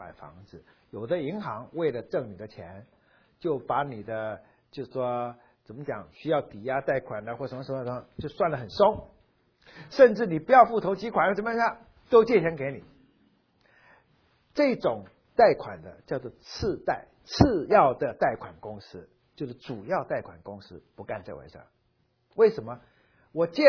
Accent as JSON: {"language": "Chinese", "country": "China", "said": "那其实你知道我们中国人有类似的这种观念"}